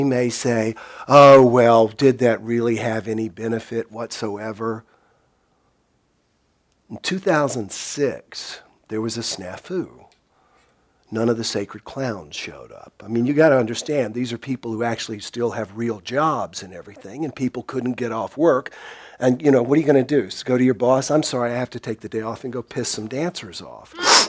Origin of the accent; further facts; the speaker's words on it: the South, United States; Number one, I'm from the South.